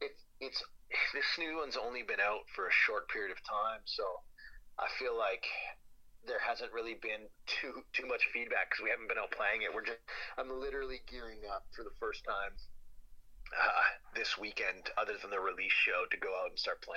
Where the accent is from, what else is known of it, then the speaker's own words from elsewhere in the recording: Sudbury, Ontario, Canada; I'm a guy from Sudbury, Ontario, who 10 years ago worked in a mine